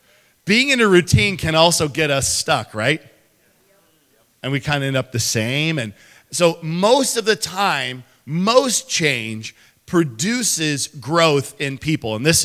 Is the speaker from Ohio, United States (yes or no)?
no; North Kenai, Alaska, United States; So I was a commercial fisherman, oil field kid. I grew up in North Kenai, Kinakiski area.